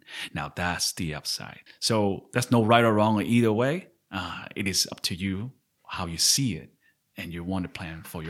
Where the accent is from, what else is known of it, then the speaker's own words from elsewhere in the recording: Hong Kong; So, I mean, I grew up in Hong Kong and I love wine.